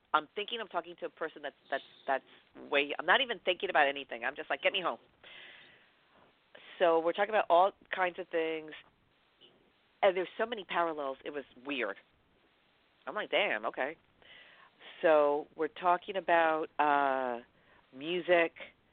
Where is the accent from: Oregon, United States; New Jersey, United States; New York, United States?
New York, United States; I'm a New Yorker, so excuse me for not knowing from a car.